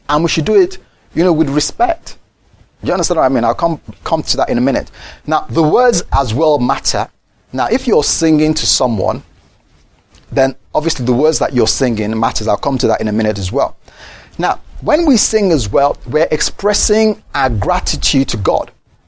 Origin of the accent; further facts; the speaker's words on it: United Kingdom; I know I almost died, but oh, I'm British and I don't really express my emotions.